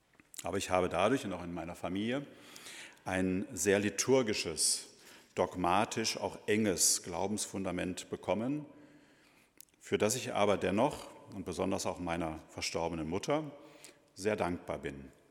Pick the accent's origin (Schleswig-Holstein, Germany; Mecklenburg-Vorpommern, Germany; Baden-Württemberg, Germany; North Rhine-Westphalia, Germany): North Rhine-Westphalia, Germany; Essen; born there; aus meiner Geburtsstadt in Essen. Ich war damals Jugendleiter im Weiglerhaus in Essen. Das ist eine Jugendeinrichtung der evangelischen Kirche.